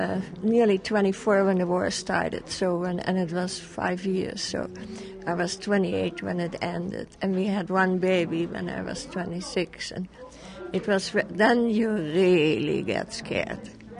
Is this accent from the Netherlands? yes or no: yes; Netherlands; I come from Holland, and we lived through 5 years of war. We were occupied by the Germans.